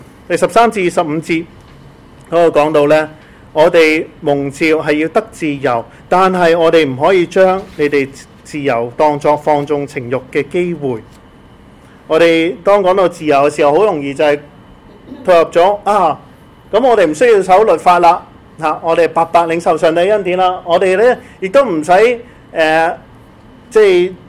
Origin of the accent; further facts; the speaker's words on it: China; 其实这件事很普通到我们中国人呢